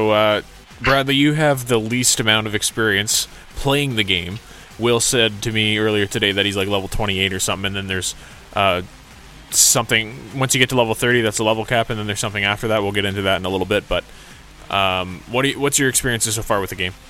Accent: Canada; I'm a Canadian.

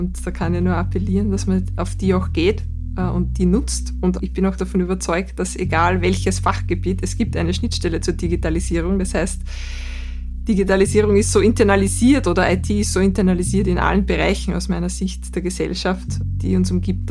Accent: Burgenland, Austria; Ich komme aus dem Südburgenland, habe dort eine HTL für Informatik gemacht

